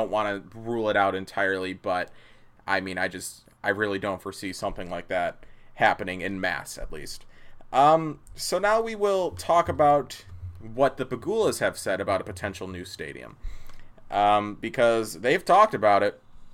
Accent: West Seneca, New York, United States; I mean, for me, I grew up in West Seneca. Going to downtown isn't a big thing.

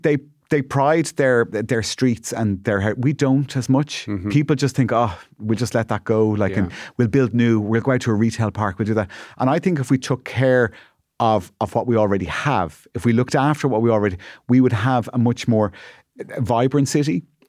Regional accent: Malahide, Leinster, Ireland; now in Dublin, Ireland; because I grew up in the suburbs of Dublin. I grew up in Malahide, right? Okay. I grew up in a brand new house

